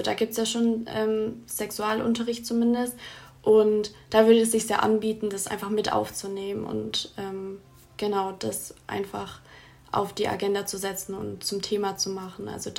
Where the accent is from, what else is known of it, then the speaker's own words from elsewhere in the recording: Baden-Württemberg, Germany; Ich bin auch in Baden-Württemberg zur Schule gegangen